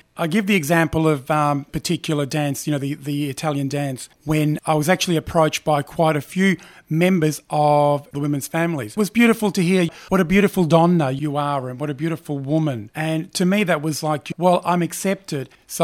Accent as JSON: {"language": "English", "town": "Geelong", "region": "Victoria", "country": "Australia", "tie": "born or raised there", "also_born_or_lived": "Werribee / Melbourne", "said": "I was born in Melbourne, in Werribee actually. And so in those days it was, a country town, and then grew up in Geelong for 12 years, then moved back up to Melbourne. And now I'm back in where I started from in Werribee, Hoppers Crossing area."}